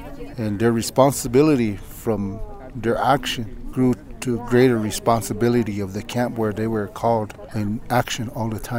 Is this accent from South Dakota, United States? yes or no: yes; South Dakota, United States; I'm from the Pine Ridge Indian Reservation. I'm an Oglala Lakota.